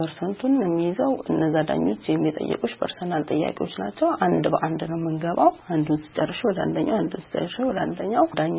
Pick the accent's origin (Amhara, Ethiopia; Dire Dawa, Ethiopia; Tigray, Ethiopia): Dire Dawa, Ethiopia; ተወልጄ ያደኩት በድሬዳዋ ከተማ ነው።